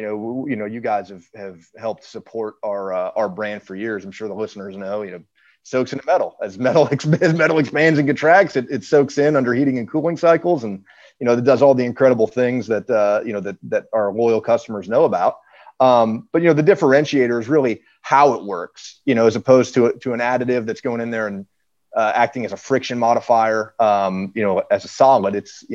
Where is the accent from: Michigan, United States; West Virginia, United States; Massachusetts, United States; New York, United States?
Michigan, United States; Detroit; You know, I'm from Detroit myself